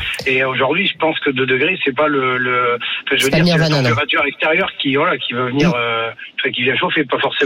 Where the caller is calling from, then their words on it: Auvergne-Rhône-Alpes, France; chez nous, dans la Drôme, on a beaucoup d'avernissements qui sont faits en toit plate